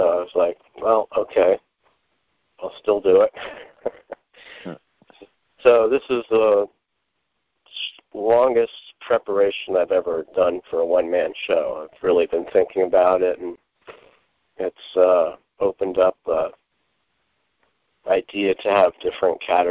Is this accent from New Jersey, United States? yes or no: no; New York City, New York, United States; Well, as a kid, I grew up in New York City, so one of the things I used to do on the way to school was climb these no parking signs.